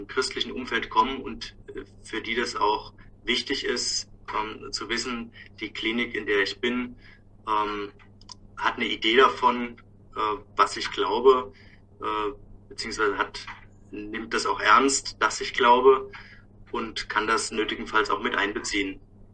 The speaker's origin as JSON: {"language": "German", "region": "Thuringia", "country": "Germany", "lives_now": "Elbingerode, Germany", "said": "Ich komme ursprünglich aus dem Thüringer Wald, habe dann Medizin in Jena studiert, bin dort zum Glauben gekommen und dann von dort aus mit meiner damals Freundin, jetzt Frau Josephine, nach Elbingerode gezogen"}